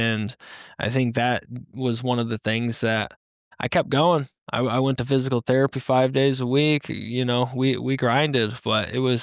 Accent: Michigan, United States; now in Denver, United States; And Denver, growing up in Michigan, you don't really get sun in the winter.

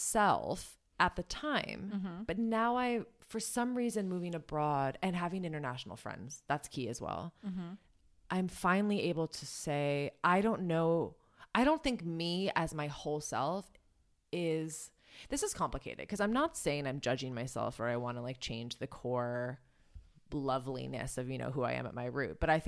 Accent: Wisconsin, United States; I mean, obviously growing up in Wisconsin, it's, you know, similar.

